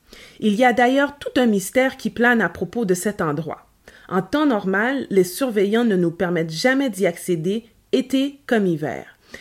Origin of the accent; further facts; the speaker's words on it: Quebec, Canada; je suis une Québécoise qui est d'origine haïtienne, donc j'ai la peau noire.